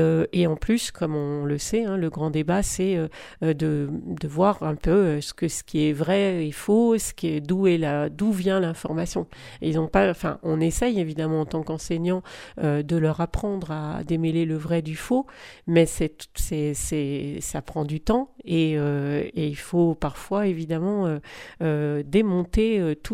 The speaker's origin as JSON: {"language": "French", "town": "Valence", "region": "Auvergne-Rhône-Alpes", "country": "France", "said": "parce que je suis de Valence"}